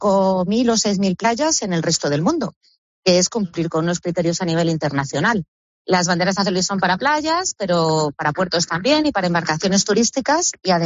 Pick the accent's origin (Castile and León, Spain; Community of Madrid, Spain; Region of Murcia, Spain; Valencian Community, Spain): Community of Madrid, Spain; yo como madrileña